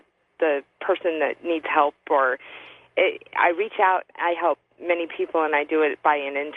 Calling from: Portland, Oregon, United States; From Portland.

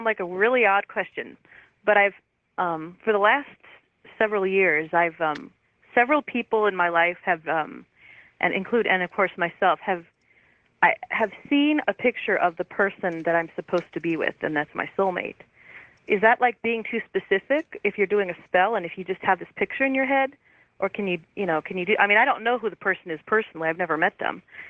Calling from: Burbank, California, United States; I'm calling from Burbank.

